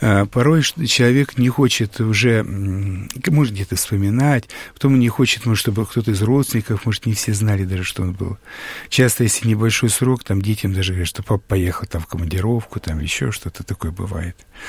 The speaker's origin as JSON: {"language": "Russian", "town": "Tver", "region": "Tver Oblast", "country": "Russia", "said": "поскольку я из Твери"}